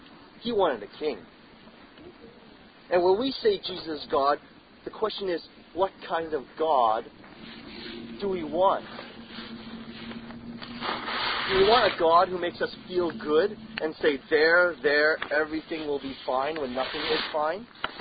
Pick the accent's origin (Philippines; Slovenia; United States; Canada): Canada; And we're Canadian, right?